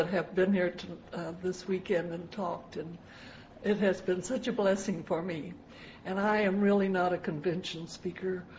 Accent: Fort Worth, Texas, United States; I grew up over in Fort Worth, and I was a pretty good student.

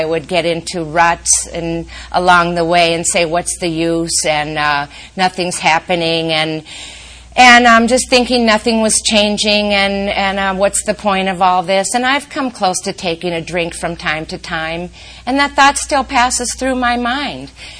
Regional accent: Minneapolis, Minnesota, United States; And I mean, you know, here we come from Minneapolis.

